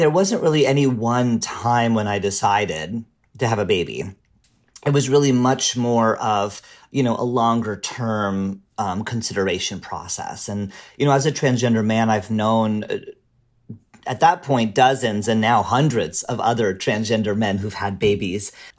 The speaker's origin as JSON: {"language": "English", "country": "Canada", "moved": "yes", "lives_now": "United States", "said": "I am white. I'm a Canadian immigrant to the U.S."}